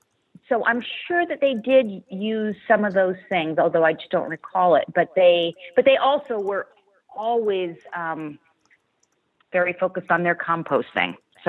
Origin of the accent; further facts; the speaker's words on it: California, United States; You know, I come from California in a very agricultural part of California.